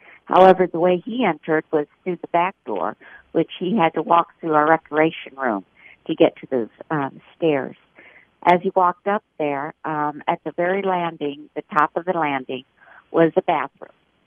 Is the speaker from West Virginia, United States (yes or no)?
no; Miami, Florida, United States; Miami, Florida.